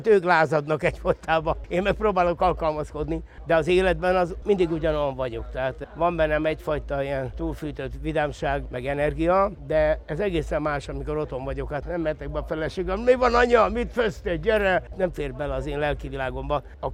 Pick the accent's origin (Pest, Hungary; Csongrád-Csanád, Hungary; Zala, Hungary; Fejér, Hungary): Csongrád-Csanád, Hungary; Hódmezővásárhely; Akkor mondta az unokatestvérem, ugye, mert azért idevalósi vagyok